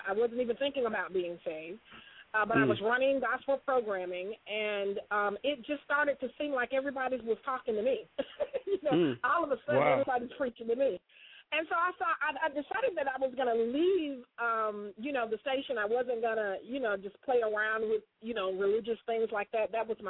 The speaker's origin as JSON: {"language": "English", "town": "Birmingham", "region": "Alabama", "country": "United States", "tie": "born or raised there", "said": "It was crazy because I was, I grew up in Birmingham"}